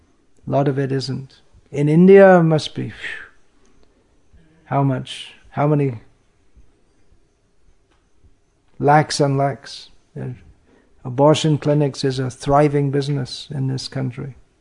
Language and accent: English; England, United Kingdom; I know myself, growing up in England, eating meat, I never thought there was anything wrong with it.